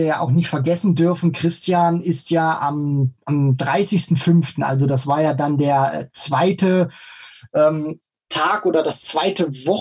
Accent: Thuringia, Germany; Ich komme ja auch aus Thüringen.

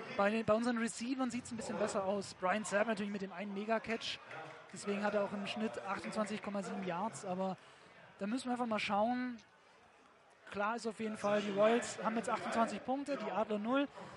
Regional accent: Southern Germany, Germany; Als Süddeutscher kann ich euch das genau sagen.

